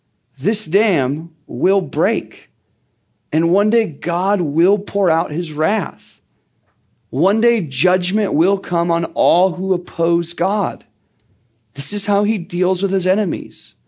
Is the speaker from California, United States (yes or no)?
yes; Murrieta, California, United States; I love my hometown, grew up in a city called Murrieta. I like my hometown.